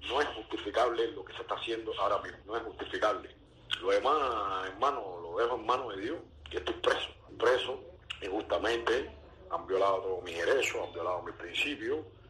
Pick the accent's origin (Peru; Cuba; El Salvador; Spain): Cuba; Nada, hacerle saber a los cubanos, porque yo soy cubano